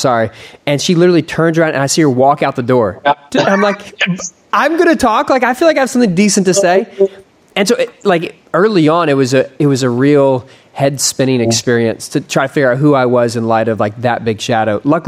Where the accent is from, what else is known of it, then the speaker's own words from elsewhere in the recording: Ohio, United States; also born or lived in Philadelphia, United States; I grew up, I was born in Philadelphia, lived in Ohio for junior high and high school.